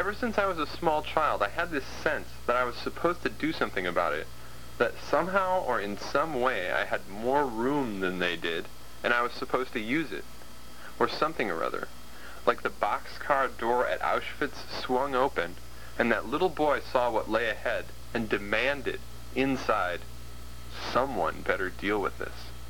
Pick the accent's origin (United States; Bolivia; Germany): United States; Maybe it's because I'm an American